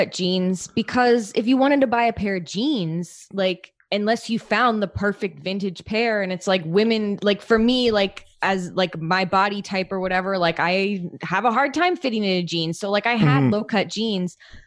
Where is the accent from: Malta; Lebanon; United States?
United States; California; I grew up like in the San Francisco Bay Area. So like we have access to a ton of thrift stores and stuff.